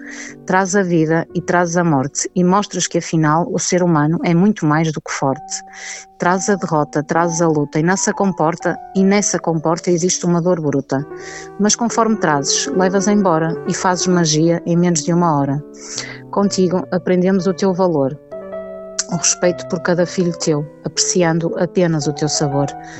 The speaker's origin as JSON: {"language": "Portuguese", "town": "Vila Nova de Gaia", "region": "Porto", "country": "Portugal", "tie": "born or raised there", "said": "eu nasci em Gaia, pertenço a Gaia e aqui estou. Aqui me tenho feito mulher, e sou de 9/9/87, 9 de setembro de 87, tenho 37 anos."}